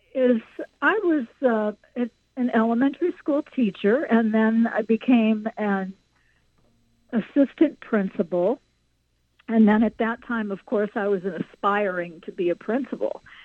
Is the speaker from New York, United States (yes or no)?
yes; Elmira, New York, United States; I actually grew up in Western New York State. I was born in Chautauqua County off of Lake Erie in Western New York. And I did most of my my school years in Elmira, New York